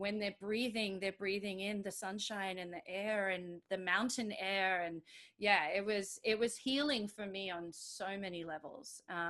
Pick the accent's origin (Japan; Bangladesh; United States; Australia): Australia; I think also as an immigrant and as an Australian, I have a story to tell